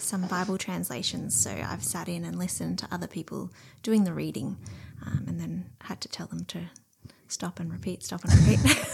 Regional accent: Sydney, New South Wales, Australia; Growing up in Sydney, I hadn't even known that.

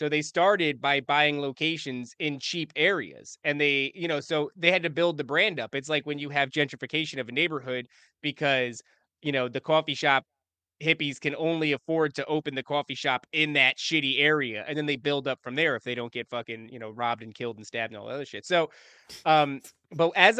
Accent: Elizabeth, New Jersey, United States; I used to live in New Jersey. I was raised in Elizabeth and, you know, visited, worked in Newark for a period.

